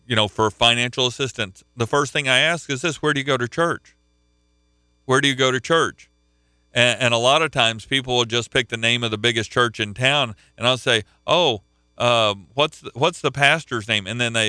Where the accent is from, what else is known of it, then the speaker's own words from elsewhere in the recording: Oklahoma, United States; I'm from Oklahoma. I was there a couple of weeks ago. I got to see my pastor that I grew up.